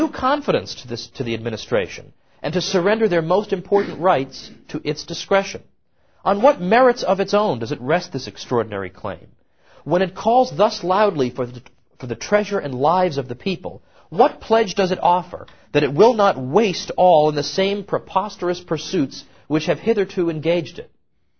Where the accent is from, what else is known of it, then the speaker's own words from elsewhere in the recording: Massachusetts, United States; I'm from Massachusetts. Everything's named after Daniel Webster.